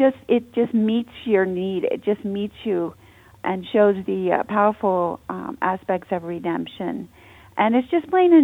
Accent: Pennsylvania, United States; And I loved growing up in Lancaster County. I loved the conservative aspect of it at the time. All the farmland.

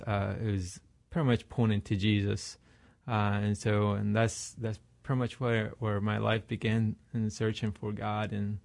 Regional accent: Iraq; now in United States; I was born and raised in Iraq

